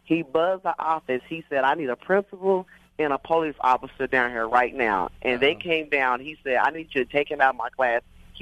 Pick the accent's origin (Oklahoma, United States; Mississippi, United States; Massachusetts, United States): Oklahoma, United States; Oklahoma City; I grew up in Oklahoma City.